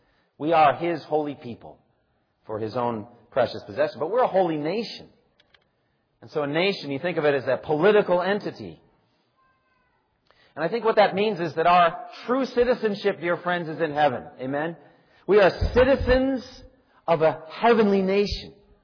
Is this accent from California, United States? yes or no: no; Massachusetts, United States; For myself, I was raised in Eastern Massachusetts as an Irish Catholic kid. I was an altar boy. And I went to St. Jeremiah's Church and St. Anselm's Church.